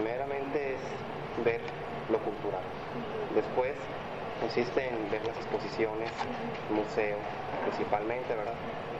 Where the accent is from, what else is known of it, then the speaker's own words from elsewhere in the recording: Guadalajara, Jalisco, Mexico; now in Tijuana, Mexico; No. Soy de Guadalajara.